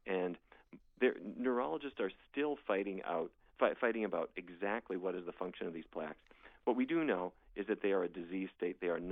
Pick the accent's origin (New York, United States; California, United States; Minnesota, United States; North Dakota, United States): North Dakota, United States; Fargo; I grew up in Fargo, North Dakota, and my diet was largely influenced by the fact that my family was in the cattle business for many, many, many generations.